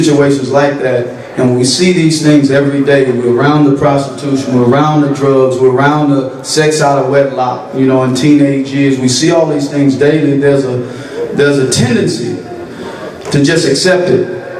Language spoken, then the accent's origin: English; Gulfport, Mississippi, United States; I'm from Gulfport, Mississippi, and I was born in a single parent home